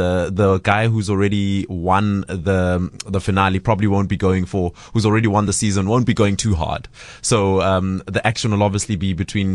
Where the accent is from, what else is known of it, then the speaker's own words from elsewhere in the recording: South Africa; I've never seen it in my home country. That's why I made the trek from Joburg to Cape Town to see this live.